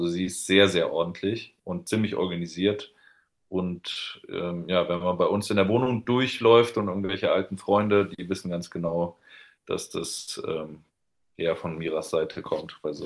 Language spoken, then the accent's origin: German; Dossenheim, Baden-Württemberg, Germany